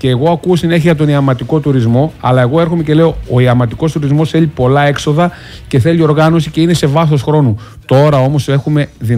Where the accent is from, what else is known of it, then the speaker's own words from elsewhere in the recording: Spercheiada, Central Greece, Greece; εγώ μεγάλωσα μέσα στη Σπερχιάδα βλέποντας τον Ατρόμητο Σπερχιάδας και ανδρώθηκα εκεί